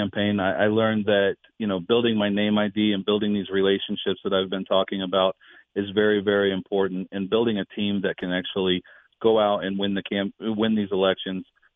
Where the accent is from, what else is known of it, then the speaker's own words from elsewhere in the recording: Indiana, United States; So I grew up in Southern Indiana, and I grew up in farm country, and it was a great childhood.